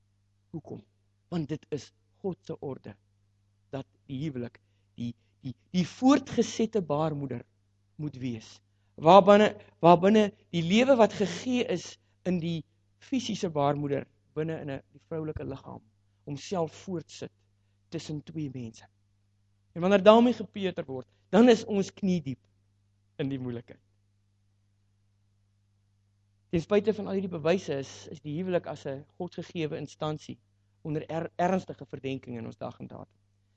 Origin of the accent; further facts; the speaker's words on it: Springbok, Northern Cape, South Africa; ek kom van die Noord-Kaap af, 'n plekkie op die naam van Springbok